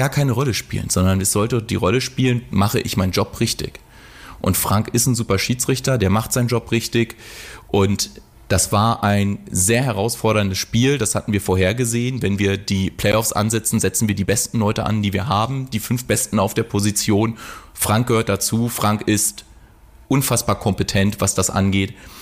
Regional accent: Düsseldorf, North Rhine-Westphalia, Germany; also born or lived in London / Vienna / Hanover; Also nur weil ich aus Düsseldorf komme, bin ich jetzt kein Rhein-Fire-Fan. Ich habe vorher in London, Wien und Hannover länger gewohnt, als ich inzwischen in Düsseldorf wohne.

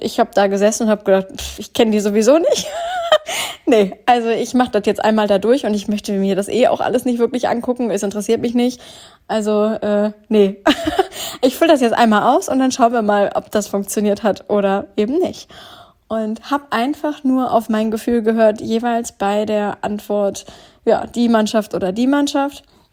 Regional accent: Northern Germany, Germany; Einmal in Norddeutschland, in meiner eigentlichen Heimat, wo ich herkomme, wo meine ganze Family lebt. Und ein zweites Zuhause mittlerweile hier in dem Wohnort meines Partners.

